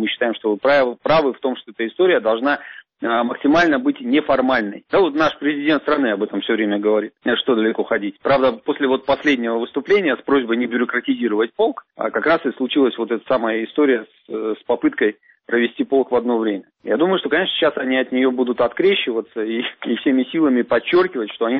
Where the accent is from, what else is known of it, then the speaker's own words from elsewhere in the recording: Krasnoyarsk Krai, Russia; Я, кстати, сам из Красноярского края. И дед мой жил в Красноярском крае, он герой Советского Союза.